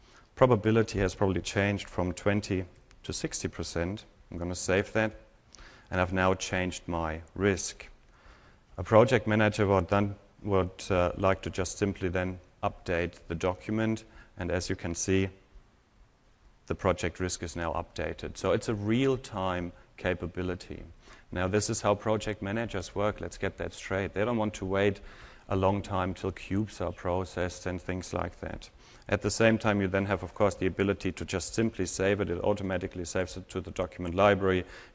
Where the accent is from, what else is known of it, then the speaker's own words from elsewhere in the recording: Germany; English is a second language; now in Australia; So my accent is probably not Aussie. I'm from Germany, living in Australia, so it's probably a mixture.